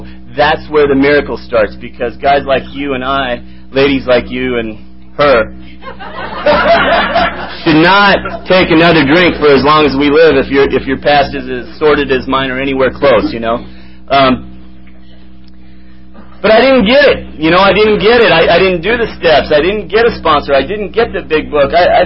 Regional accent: Saratoga, United States; I grew up in Saratoga, and here I am in East Pittsburgh trying to explain myself

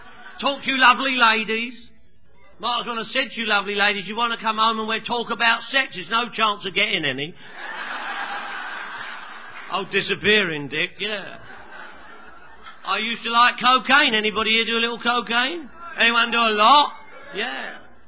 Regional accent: Phoenix, Arizona, United States; from Phoenix.

